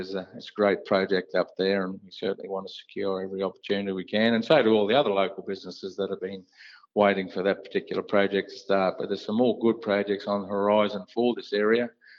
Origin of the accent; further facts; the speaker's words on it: Queensland, Australia; born there; I'm glad I was born here in Australia and especially Queensland.